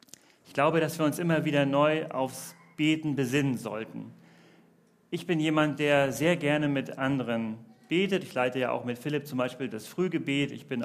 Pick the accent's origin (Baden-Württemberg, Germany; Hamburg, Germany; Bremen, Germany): Hamburg, Germany; wie man das so macht als Hamburger